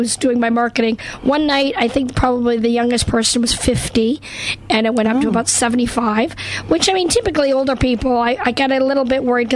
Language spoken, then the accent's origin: English; the Prairies, Canada; born or raised there; also born or lived in Los Angeles; now in North Carolina, United States